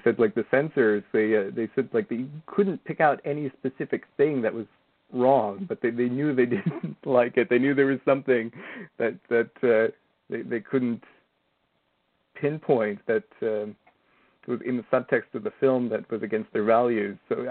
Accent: Czechia; Well, like I'm from Czech Republic.

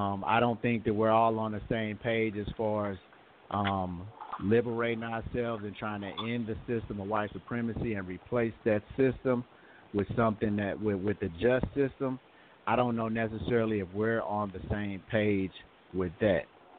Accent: Nigeria; okay, we're Nigerian.

